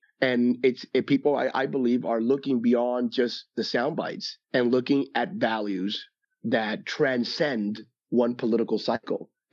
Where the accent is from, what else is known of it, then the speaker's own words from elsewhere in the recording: United States; Before I'm Latino, I'm a Christian. So, and I'm an American. I'm a Christian. I'm an American of Latino descent.